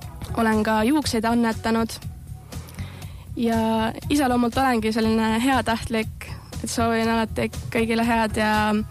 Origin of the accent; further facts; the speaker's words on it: Sikeldi, Rapla County, Estonia; Olen missi kandidaat number 3. Olen pärit Sikeldi külast, Raplast. Ning käin Rapla gümnaasiumi 11. Klassis. Olen 18-aastane.